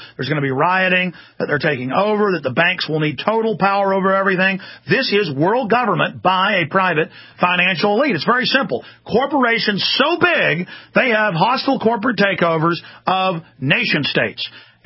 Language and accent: English; Ottawa, Ontario, Canada; They had a meeting in my hometown here in Ottawa, Canada, a while back.